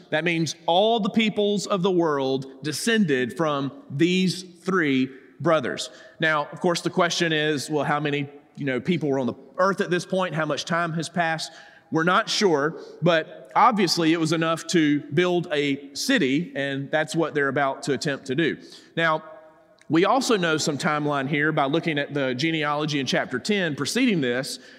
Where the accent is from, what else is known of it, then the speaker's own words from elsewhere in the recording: Georgia, United States; I grew up in South Georgia, trust me.